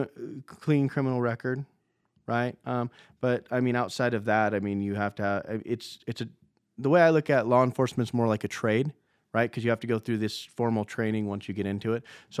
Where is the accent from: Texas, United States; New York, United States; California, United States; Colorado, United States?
California, United States; Modoc; So I'm a Yurok tribal member, right? I was born and raised in Modoc, California. I'm not sure if people are familiar with that, but that's actually right across the border here, about an hour and a half, 2 hours away. So I grew up in the area.